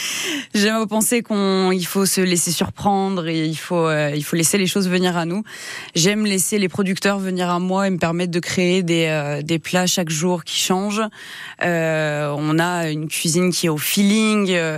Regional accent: Auvergne-Rhône-Alpes, France; j'étais à l'école à Pont, j'étais au collège Jeanne d'Arc. Donc oui, j'ai grandi à Pont. J'ai fait du théâtre à Pont. J'ai grandi à Pont, exactement. Puis après, je suis partie sur Bourgoin, Lyon, pour me former.

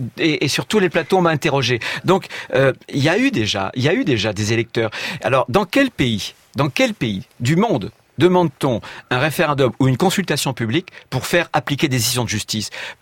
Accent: Pays de la Loire, France; Moi, je suis de Vendée, je ne pourrais pas voter, par exemple.

